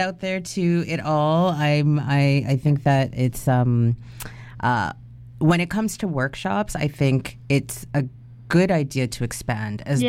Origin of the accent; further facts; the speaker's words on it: Ontario, Canada; also born or lived in Alberta; I think that it's important, even for me as a business that operates out of BC, and I'm from Ontario, right?